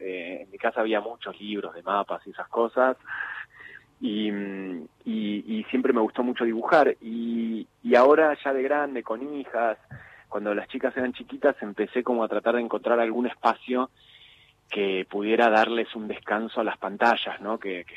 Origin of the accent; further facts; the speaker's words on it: Argentina; also born or lived in Mexico; yo pasé mi infancia en México, desde que tenía un año y medio más o menos, hasta los 8 años viví en México, así que tuve una infancia muy mexicana, muy distinta a lo que fue mi segunda infancia acá en Argentina